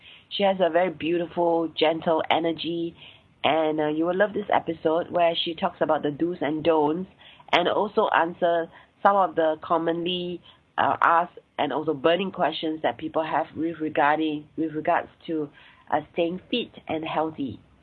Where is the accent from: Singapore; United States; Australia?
Singapore; accent: Singaporean; I have a Singaporean accent, and I'm Asian. I'm based in Singapore, born and bred in Singapore.